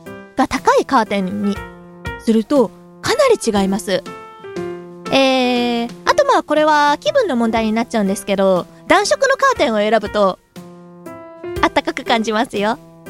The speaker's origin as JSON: {"language": "Japanese", "town": "Nagoya", "region": "Aichi", "country": "Japan", "said": "名古屋って、名古屋出身なんですけど"}